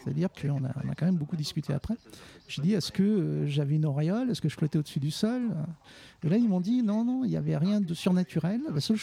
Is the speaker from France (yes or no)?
yes; France; puisque je suis français